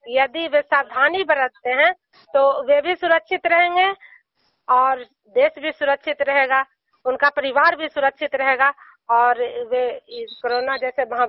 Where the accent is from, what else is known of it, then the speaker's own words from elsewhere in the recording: Bihar, India; मैं नालंदा जिला हिलसा प्रखंड और जुनियर गांव की निवासी हूँ।